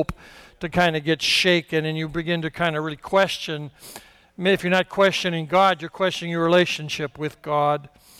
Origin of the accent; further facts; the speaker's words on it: Rocky Mountains, United States; I'm from the Rocky Mountains. I moved to Virginia, and I asked somebody if there's any place I could go hiking.